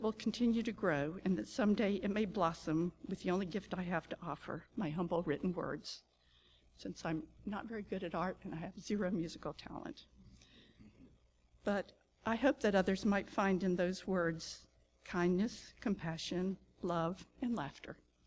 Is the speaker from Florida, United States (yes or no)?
yes; Florida, United States; And growing up in Florida, we have spectacular hibiscus, spectacular sunsets, and some spectacular rain.